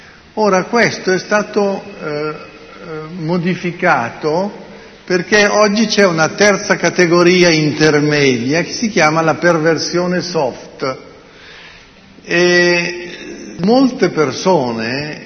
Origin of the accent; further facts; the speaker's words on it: Murano, Veneto, Italy; Io invece sono di Murano.